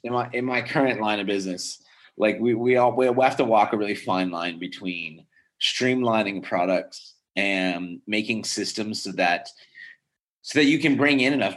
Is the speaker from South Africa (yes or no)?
no; Lodi, California, United States; I'm well-versed enough in wine growing up in Lodi and being surrounded by wine and grapes my whole life.